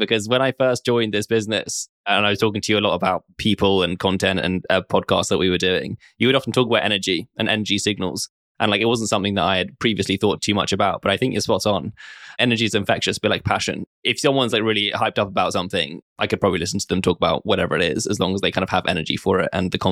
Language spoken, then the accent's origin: English; United Kingdom; as a Brit